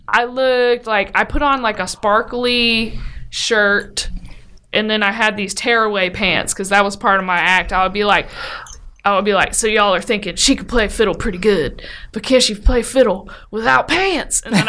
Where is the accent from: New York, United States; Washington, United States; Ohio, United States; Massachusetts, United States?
Ohio, United States; I got hired to do the gig in Ohio, which was fun. And people from my hometown were at the gig they weren't even expecting to see me.